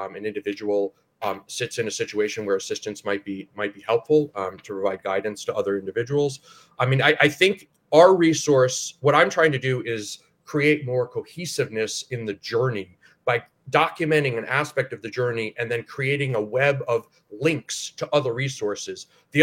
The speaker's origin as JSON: {"language": "English", "region": "Ohio", "country": "United States", "said": "I'm from Northeast Ohio, so it pains me also."}